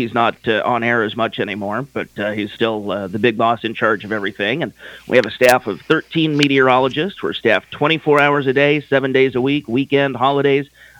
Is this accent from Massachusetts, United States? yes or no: no; Wichita, Kansas, United States; also born or lived in South Carolina; Yeah, I grew up mainly in Wichita, Kansas, spent a couple of years living in South Carolina as well, so we moved around a little bit, but mainly in Kansas.